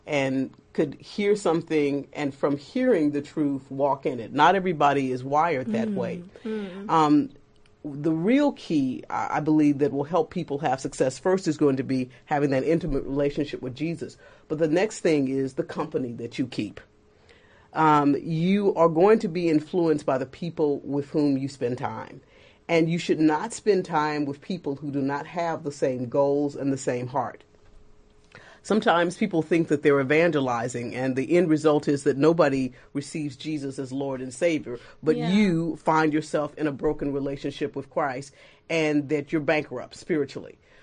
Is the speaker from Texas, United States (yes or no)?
yes; Texas, United States